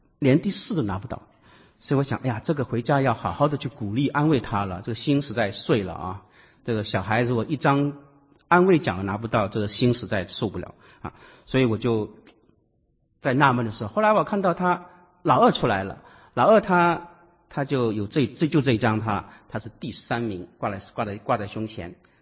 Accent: Guangdong, China; accent: Cantonese; 就是我们广东话里面所说的，你为什么这么八卦啊？

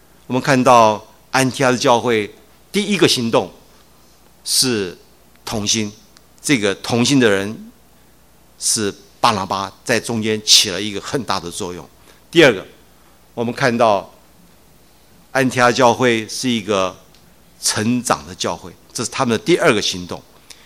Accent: China; 我们中国人很在乎排名，对不对？

